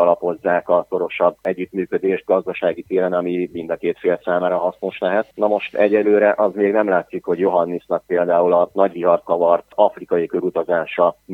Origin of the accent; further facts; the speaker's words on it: Oradea, Bihor, Romania; hát én nagyváradiként viszonylag közelről ismerem